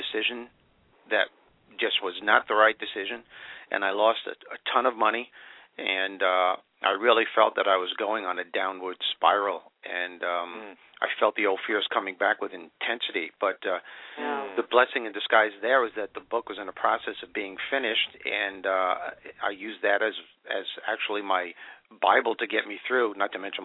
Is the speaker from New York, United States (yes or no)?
yes; New York, United States; But I didn't tell you I'm Italian. I'm from New York, so there you go.